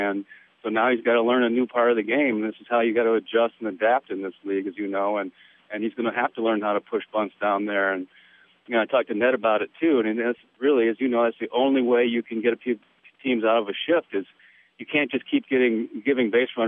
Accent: New London, Wisconsin, United States; also born or lived in Oshkosh; I grew up in New London, Wisconsin, eventually moved to Oshkosh. But we're small towns.

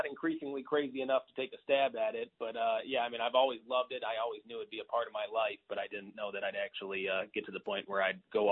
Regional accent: Cleveland, Ohio, United States; I grew up in the Cleveland area. I've always loved sports, and for a minute there, I was okay at them.

